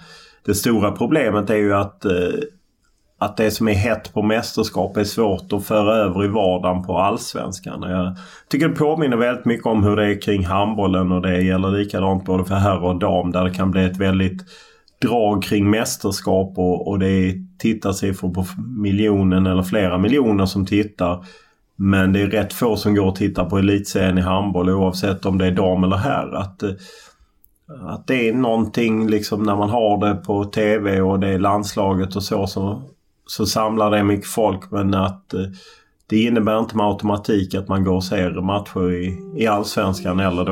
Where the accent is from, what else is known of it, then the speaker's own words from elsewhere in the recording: Lund, Skåne, Sweden; Jag är uppvuxen i Lund